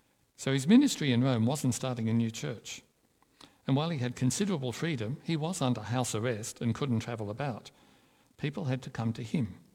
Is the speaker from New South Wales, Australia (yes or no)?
yes; Sydney, New South Wales, Australia; now in Melbourne, Australia; I mean, for example, I grew up in Sydney and never expected to find myself in Melbourne.